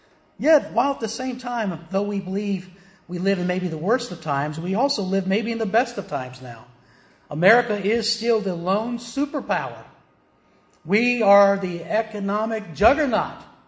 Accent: Virginia, United States; Now, I'm from Virginia.

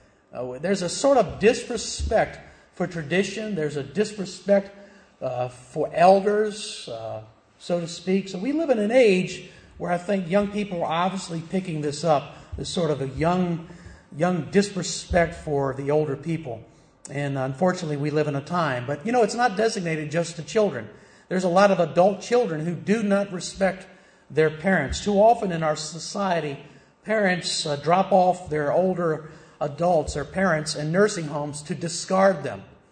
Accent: the South, United States; But when I was a kid growing up in the South, did you know we Southerners, manners meant everything, right?

